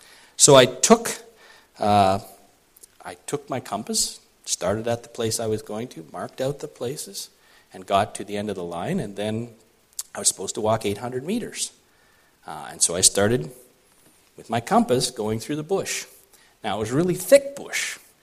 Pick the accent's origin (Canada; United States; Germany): Canada; We're from Canada.